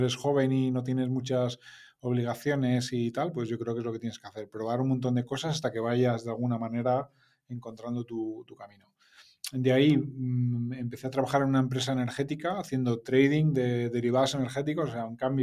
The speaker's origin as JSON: {"language": "Spanish", "town": "Madrid", "region": "Community of Madrid", "country": "Spain", "also_born_or_lived": "Germany", "said": "tengo 43 años, soy de Madrid, he vivido 3 años de mi vida en Alemania, el resto del tiempo siempre en Madrid."}